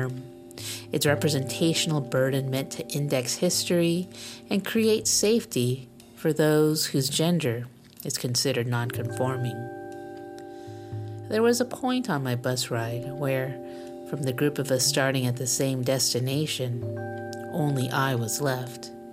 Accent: Los Angeles, California, United States; born there; I was born in Los Angeles to parents who, due to their own luck, or lack of it, in arriving in the early 1970s, had become U.S. citizens

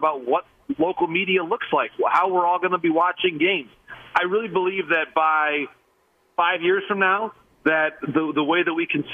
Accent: Michigan, United States; this is the most excited that I have sensed back in my home state of Michigan about where they are in about a decade.

